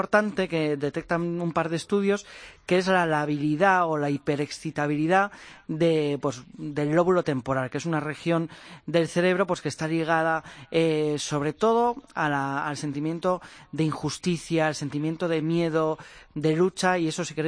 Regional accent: Bilbao, Basque Country, Spain; yo soy de Bilbao, y pues durante mi infancia, durante mis años de instituto, yo vivía muy de cerca pues todo lo que tenía que ver con la kale borroka

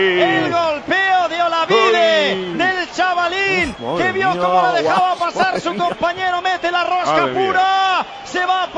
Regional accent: Ferrol, Galicia, Spain; Bueno, Racing de Ferrol, que mi tierra

